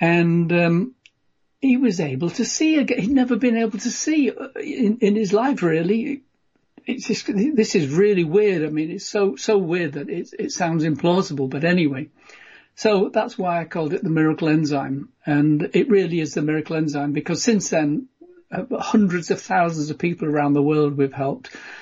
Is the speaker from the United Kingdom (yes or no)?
yes; England, United Kingdom; accent: English; Hope you can understand my English accent.